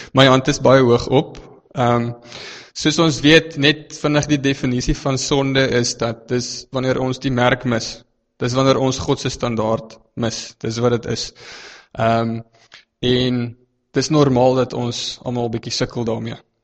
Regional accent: Free State, South Africa; ek is oorspronklik uit die Vrystaat uit.

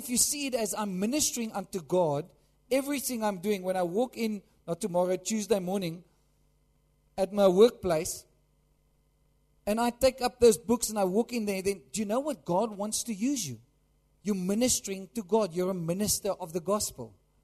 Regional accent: South Africa; I said, "Yes, yes, I come from South Africa."

